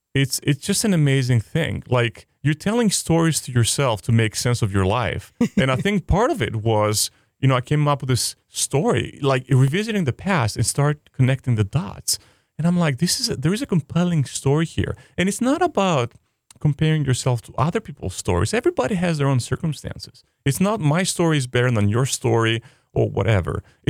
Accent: Greece; also born or lived in Hawaii, United States; now in Boston, United States; I'm originally from Greece, and I spent a significant amount of time of my life during my formative years here in Hawaii. And now, you know, I'm in Boston.

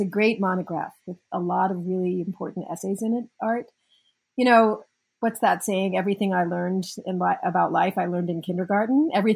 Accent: South Africa; born there; I was born in South Africa

